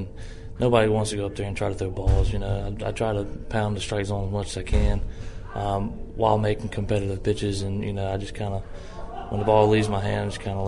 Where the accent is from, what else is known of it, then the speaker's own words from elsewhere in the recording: Mississippi, United States; I'll be able to, you know, pitch at my home state, Mississippi, and, you know, Starkville's only like 3.5 hours away from my house